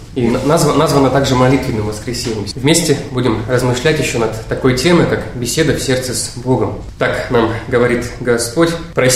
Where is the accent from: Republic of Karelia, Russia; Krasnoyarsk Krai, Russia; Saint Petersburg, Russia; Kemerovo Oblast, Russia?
Republic of Karelia, Russia; я не совсем из этих мест, я из Карелии родом, поэтому только 4 года официально я здесь служу.